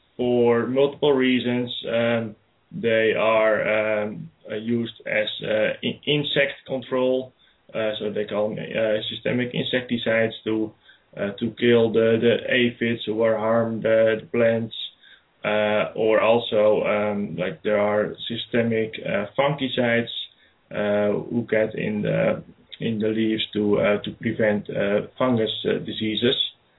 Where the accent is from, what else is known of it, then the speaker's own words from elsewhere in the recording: Netherlands; moved away as an adult; now in United States; I grew up in Holland on a tulip farm, and after my studies, I decided to go to the United States.